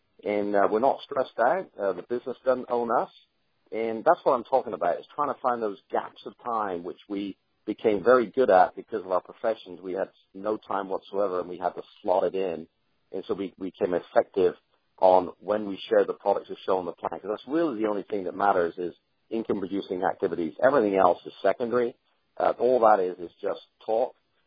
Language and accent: English; England, United Kingdom; So I hope you guys have a happy 4th, even though I'm an English person, okay?